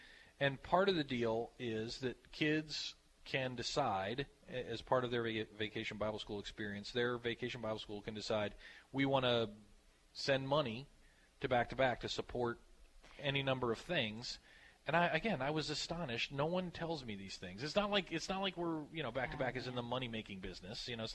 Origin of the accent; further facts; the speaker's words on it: West Virginia, United States; Well, he must be from the city, because I grew up in West Virginia, and we had every kind of bean there was.